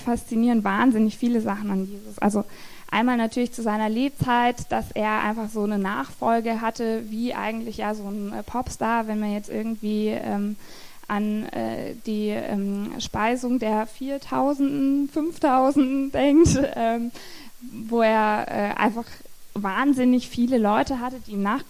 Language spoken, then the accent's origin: German; Stuttgart, Baden-Württemberg, Germany; Irgendwie kamen wir dann in Stuttgart auf die Kirche und das war dann zufälligerweise genau die Kirche, in der ich eben im Kindergottesdienst früher war.